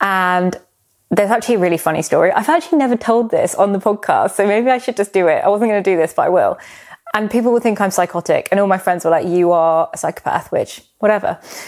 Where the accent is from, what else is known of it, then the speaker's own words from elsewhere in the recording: South Coast, United Kingdom; But I grew up on the South Coast.